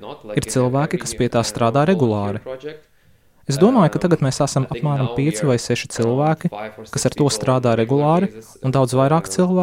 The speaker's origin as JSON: {"language": "Latvian", "town": "Lviv", "region": "Lviv Oblast", "country": "Ukraine", "tie": "born or raised there", "moved": "as an adult", "lives_now": "Munich, Germany", "said": "Es mācījos skolā, kur apguvu vācu valodu. Tad es sāku studēt medicīnu manā dzimtajā pilsētā Ļvivā. Un pēc diviem gadiem es atbraucu uz šejieni, uz Vāciju, lai studētu medicīnu šeit, Ludviga Maksimiliāna Minhenes universitātē."}